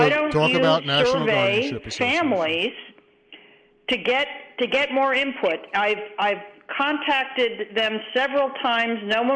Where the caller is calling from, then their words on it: Virginia, United States; we're calling from Northern Virginia.